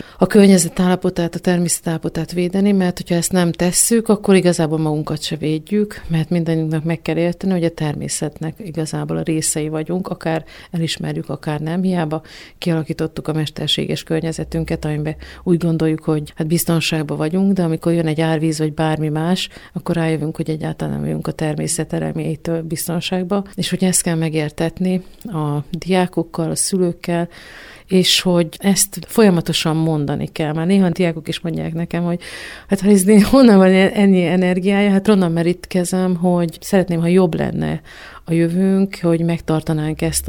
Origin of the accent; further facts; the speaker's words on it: Hercegkút, Borsod-Abaúj-Zemplén, Hungary; mert én Herceg úton itt Sáspatok mellett egy sváb faluba születtem, a kis utcában, úgyhogy ez egy külön hely volt mindig a faluban, ahol mi laktunk